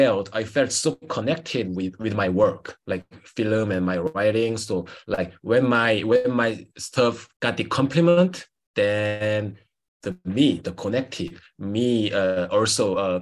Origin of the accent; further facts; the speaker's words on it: South Korea; from South Korea.